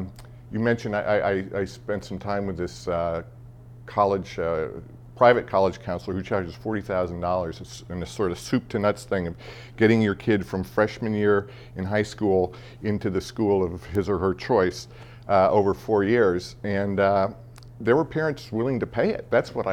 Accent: Chicago, Illinois, United States; I grew up in Chicago, and I thought, what's the farthest away I can get from Chicago and remain in the contiguous United States?

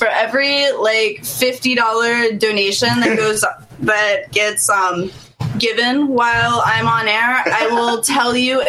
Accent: North Carolina, United States; also born or lived in Georgia; I was born near Atlanta, grew up in North Carolina, and then I haven't stayed put for very long since then.

